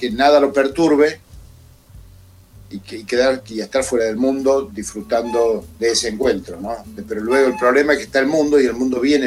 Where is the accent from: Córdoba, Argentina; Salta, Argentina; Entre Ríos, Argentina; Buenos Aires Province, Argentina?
Córdoba, Argentina; La Francia; La Francia queda a unos kilómetros de San Francisco, que es una ciudad cordobesa que está en el límite con Santa Fe. Es en Córdoba. Yo soy cordobés.